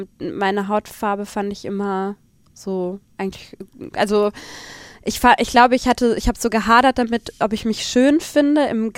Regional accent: Hesse, Germany; wenn ich halt sage, ich komme aus Hessen

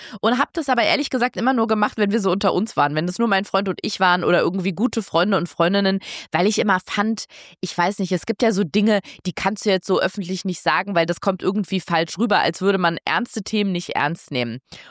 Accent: Münster, North Rhine-Westphalia, Germany; Ich bin 21 Jahre alt und von Geburt an blind. Ich komme aus Münster in Nordrhein-Westfalen

